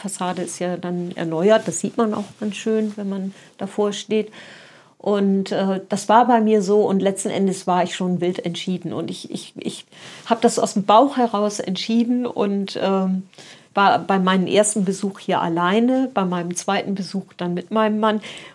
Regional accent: Lower Saxony, Germany; Ja, also geboren bin ich in der Nähe von Bremen. Also ich fühle mich als Bremerin, aber ich bin eigentlich eine Niedersächsin, und weil wir an der Stadtgrenze aufgewachsen sind.

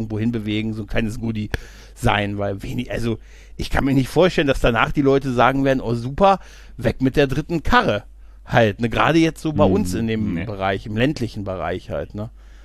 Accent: Lower Saxony, Germany; wir haben alle diese Niedersachsen-Tickets gehabt und dann im Sommer immer nach so Hannover, da endet es ja für uns als Niedersachse.

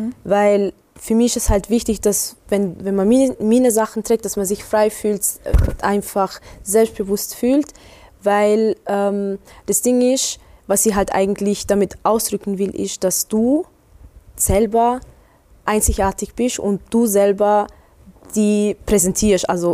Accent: Morocco; Weil ich habe damals, wo ich jetzt im Urlaub war, habe ich Fotoshooting gehabt in meiner Heimatstadt in Marokko.

